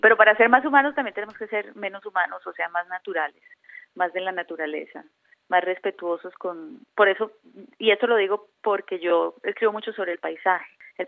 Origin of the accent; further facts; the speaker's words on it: Barrancabermeja, Santander, Colombia; viviendo en Barranca Bermeja, Santander, de donde yo soy, donde en esa época era muy difícil acceder a libros.